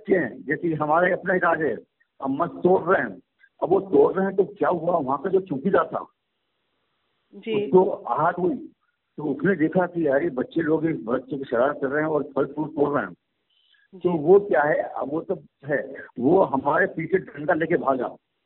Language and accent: Hindi; Sehore, Madhya Pradesh, India; मेरा बचपन जो है वो सीहोर में बीता